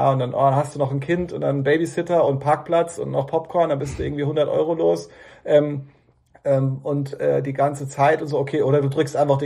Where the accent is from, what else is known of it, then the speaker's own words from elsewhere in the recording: Bad Soden am Taunus, Hesse, Germany; Ich bin gebürtiger Hesse, ja. Ich bin geboren, bin ich sogar in Bad Soden am Taunus bin ich sogar geboren.